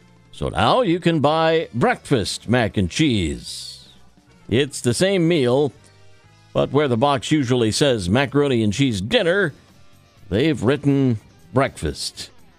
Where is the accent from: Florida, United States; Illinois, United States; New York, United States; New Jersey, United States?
Illinois, United States; Springfield; One Illinois school from my hometown is saying, get out of your PJs. Springfield, Illinois Public Schools has updated its dress code policy